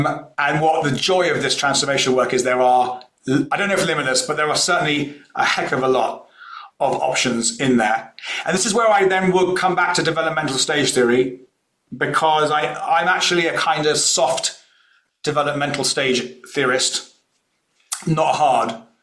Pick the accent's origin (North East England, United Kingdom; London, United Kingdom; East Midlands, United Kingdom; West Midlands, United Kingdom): London, United Kingdom; Hampstead; I grew up in Hampstead in London, which is the slightly posh, snobby, upper middle class Jew version of me, right?